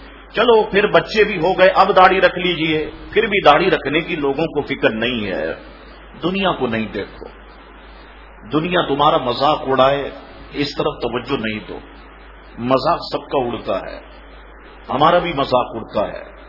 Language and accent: Urdu; Karachi, Sindh, Pakistan; ہمارا شہر کراچی وہ واحد شہر ہے